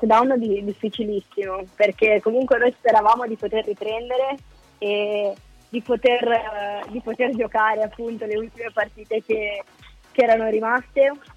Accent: Naples, Campania, Italy; io napoletana, per me tornare a giocare nella città dove sono nata

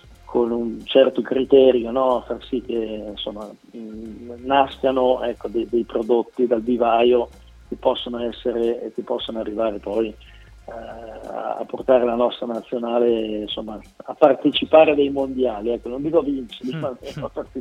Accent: Milan, Lombardy, Italy; Sì, tra l'altro sono anche milanese

